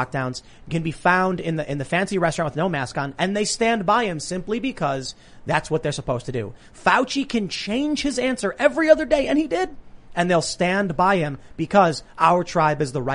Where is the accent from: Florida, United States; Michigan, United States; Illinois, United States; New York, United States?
Illinois, United States; Chicago; I see a post on my Facebook from someone I've known from, when I was growing up in Chicago